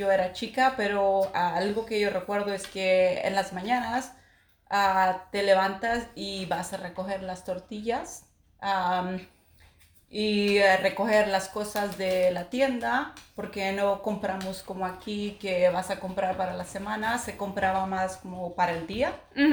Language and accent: Spanish; Tepehuaje, Michoacán, Mexico; now in Portland, United States; Soy del Tepehuaje, Michoacán, México.